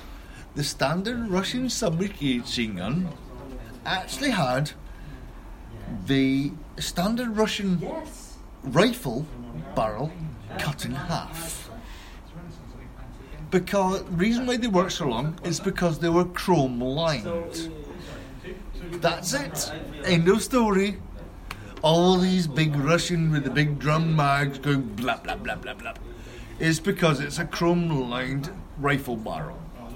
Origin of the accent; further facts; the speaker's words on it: Glenrothes, Scotland, United Kingdom; Glenrothes.